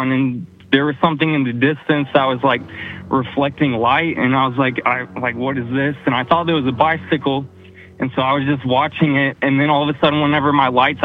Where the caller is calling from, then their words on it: North Carolina, United States; I'm calling from North Carolina.